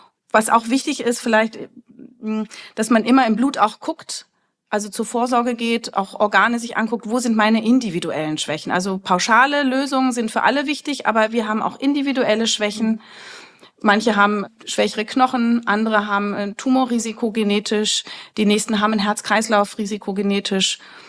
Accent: Berlin, Germany; ich komme aus Berlin

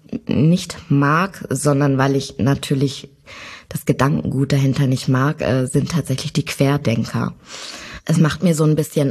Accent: Isernhagen, Lower Saxony, Germany; also born or lived in Hanover; Wir sind nach Isernhagen gezogen und bin dort aufgewachsen und lebe tatsächlich immer noch dort.

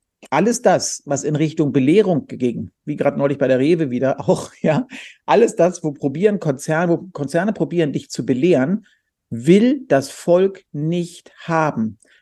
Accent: Germany; ich komme aus Deutschland

